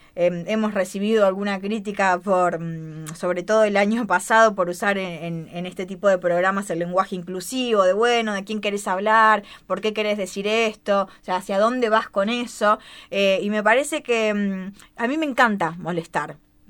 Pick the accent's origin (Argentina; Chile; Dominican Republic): Argentina; a mí me pasa, como argentina